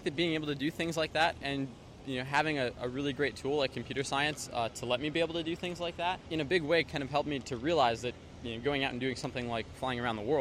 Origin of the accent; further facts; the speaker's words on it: Aberdeen, South Dakota, United States; I'll go from San Diego to my hometown of Aberdeen, South Dakota